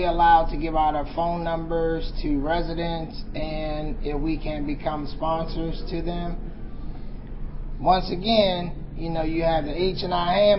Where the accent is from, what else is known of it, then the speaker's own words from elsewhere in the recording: Baltimore, Maryland, United States; I'm from the Baltimore area